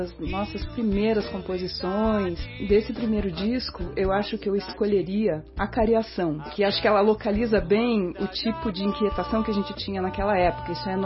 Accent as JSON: {"language": "Portuguese", "town": "Curitiba", "region": "Paraná", "country": "Brazil", "tie": "born there", "said": "Então, eu nasci aqui em Curitiba mesmo, sou filha de uma mãe polaca, com um pai libanês misturado com espanhol e índio. Então, bem brasileirona."}